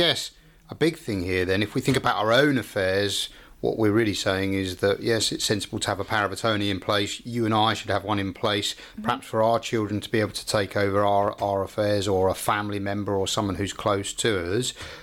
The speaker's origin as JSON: {"language": "English", "country": "United Kingdom", "said": "which perhaps intuitively, you know, we don't do, I say as British people"}